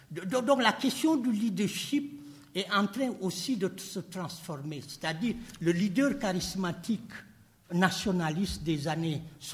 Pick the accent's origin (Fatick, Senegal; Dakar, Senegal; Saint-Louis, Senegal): Dakar, Senegal; Rufisque; Dans ma ville natale, Rufisque